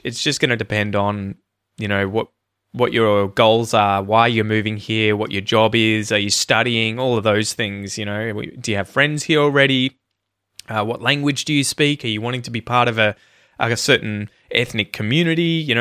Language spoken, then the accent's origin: English; Melbourne, Victoria, Australia; I grew up around Melbourne and I went to university in Melbourne and was there, living there for 12, 13 years.